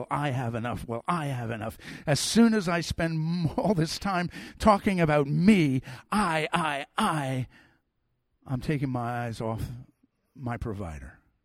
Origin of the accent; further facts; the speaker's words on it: United States; I'm an American. We're a rock band.